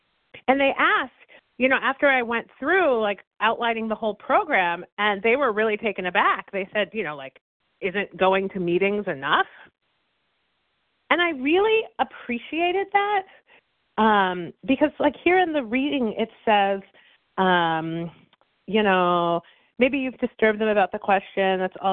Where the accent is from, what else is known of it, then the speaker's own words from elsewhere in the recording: Massachusetts, United States; I'm from Massachusetts.